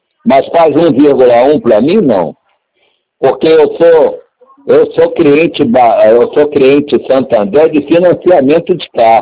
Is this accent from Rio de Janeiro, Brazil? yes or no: yes; Rio de Janeiro, Brazil; se eu sou aqui do Rio, garoto?